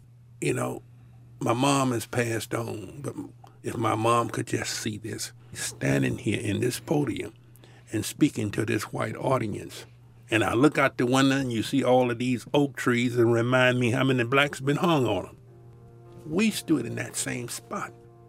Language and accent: English; Mississippi, United States; For me, growing up in Mississippi, amongst the Ku Klux Klan, you had no respect. And I always said, whatever I get involved in when I get the hell out of Mississippi, I was going to be dynamite.